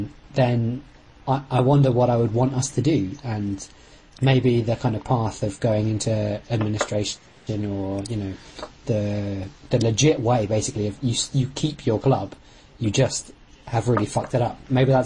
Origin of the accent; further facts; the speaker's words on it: England, United Kingdom; Well, I guess as an Englishman, I've got to say